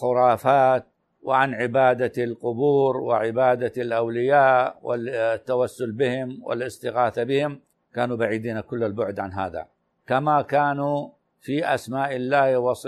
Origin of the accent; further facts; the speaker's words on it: Saudi Arabia; يوم الخميس الموافق عندنا في السعودية الثاني من صفر